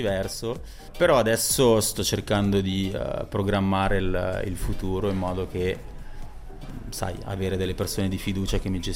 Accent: Ascona, Ticino, Switzerland; also born or lived in Geneva; Difatti sono nato a Ginevra e a 7 anni, a causa di un problema familiare, io e mio fratellino siamo dovuti andare a vivere dai nonni.

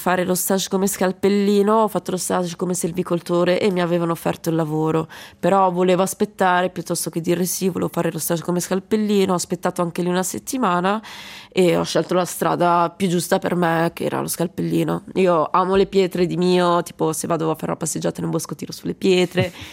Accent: Lugano, Ticino, Switzerland; also born or lived in Colombia; io sono colombiana, sono nata in Colombia, sono stata adottata un anno e mezzo, sono cresciuta a Lugano, fino ai 14 anni ho vissuto con la mia famiglia a Lugano

